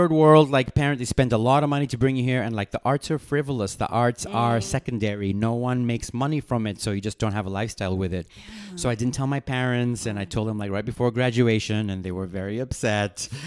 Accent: Kenya; So growing up in Kenya, most of the theater that we saw was like skits in school and like traditional dances.

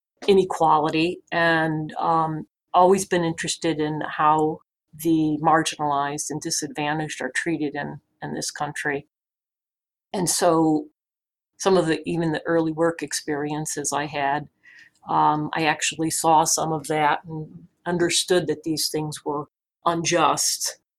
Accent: Connecticut, United States; moved away as an adult; Well, I actually left where I was living in Connecticut when I was 18. I turned 18. I was of age. I got in my car and took off and ended up in Miam

